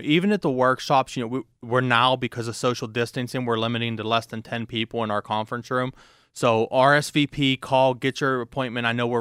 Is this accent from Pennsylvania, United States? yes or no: yes; Belle Vernon, Pennsylvania, United States; I was caught up in watching my hometown team, Bel Vernon, play.